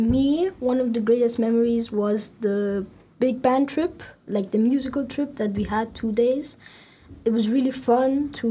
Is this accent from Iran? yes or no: yes; Iran; I'm 12 years old. I come from Iran and I've been in the school since third grade.